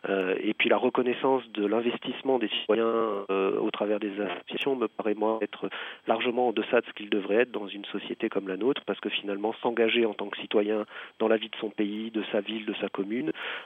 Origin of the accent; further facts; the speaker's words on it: Grand Est, France; Ah, mais chez nous, dans le Bas-Rhin, en tout cas, c'est une espèce qui, et c'est unique en France, n'est pas chassable.